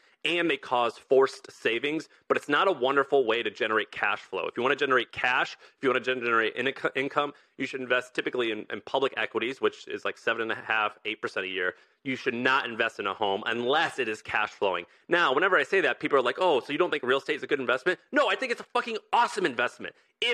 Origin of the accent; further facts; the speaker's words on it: Missouri, United States; I grew up in Missouri, okay?